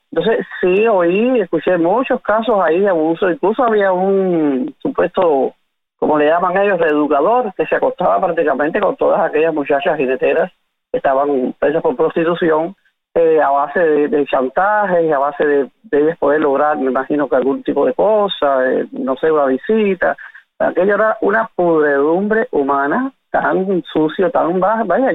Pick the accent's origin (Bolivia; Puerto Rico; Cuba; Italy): Cuba; Havana; que yo soy de La Habana, y me siento orgullosa de mis tiempos